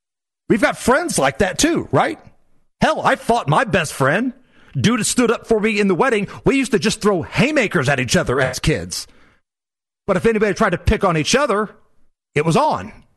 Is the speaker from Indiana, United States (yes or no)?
yes; Indianapolis, Indiana, United States; I grew up in the Peyton Manning era in Indianapolis